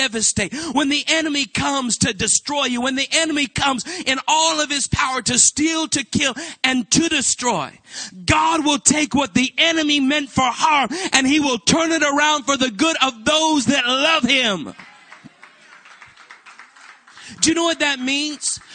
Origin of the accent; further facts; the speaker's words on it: Canada; now in United States; we're Canadian citizens, but we had everything legal. And we were going through immigration process and all of that. And we were living down in California